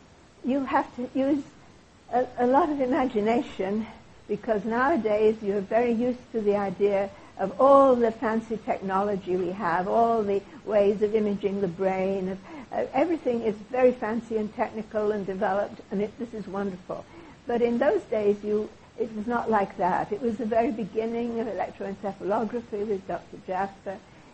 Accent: United Kingdom; moved away as an adult; now in Canada; I'm British, and I came to Canada at the end of the war for various reasons.

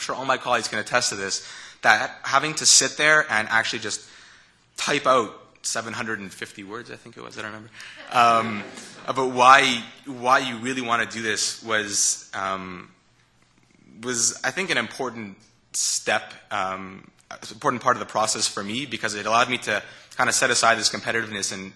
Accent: Montreal, Quebec, Canada; I'm from Montreal. I'm an Anglophone. I grew up here

